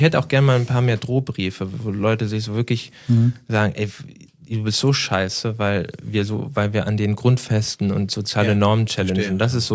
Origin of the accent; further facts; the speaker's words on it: Schleswig-Holstein, Germany; Ich bin ja eigentlich Schleswig-Holsteiner